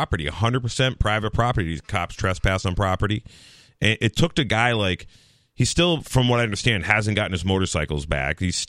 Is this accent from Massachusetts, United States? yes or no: yes; Massachusetts, United States; but where I grew up in Massachusetts, they chase us around on our dirt bikes all the time.